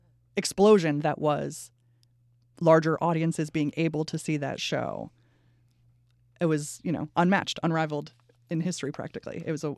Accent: Saranac Lake, New York, United States; I grew up in Saranac Lake

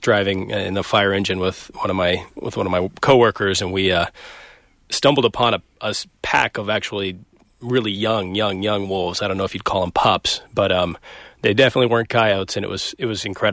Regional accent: Missoula, Montana, United States; it's hard to grow up in Montana and not remember seeing it on the newspaper every single

